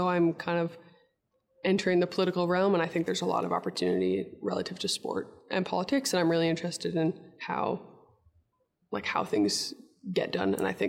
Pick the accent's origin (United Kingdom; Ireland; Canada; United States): Canada; we're both Canadian